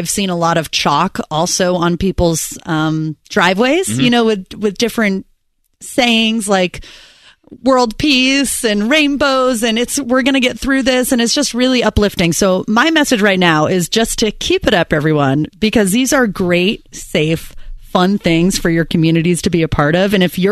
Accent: Weymouth, South West England, United Kingdom; I've noticed in my hometown of Weymouth, there's rainbows everywhere.

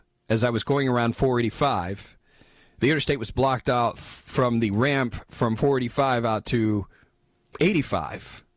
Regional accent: Gastonia, North Carolina, United States; I'm from Gastonia, and I would never say it's a beautiful name.

